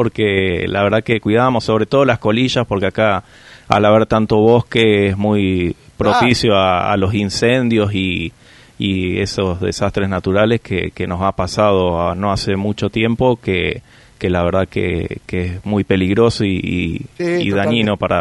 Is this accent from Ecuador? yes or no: no; Río Grande, Tierra del Fuego, Argentina; born there; yo, por ejemplo, soy nacido acá en Río Grande, de Tierra del Fuego